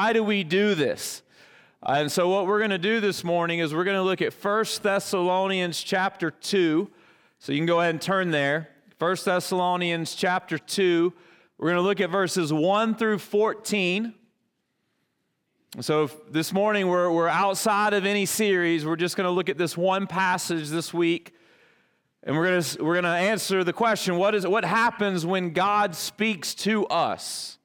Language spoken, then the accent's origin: English; Dothan, Alabama, United States; Dothan, Alabama to get a glimpse of the president's motorcade. The Dothan Eagle, the newspaper in my hometown, had an article about it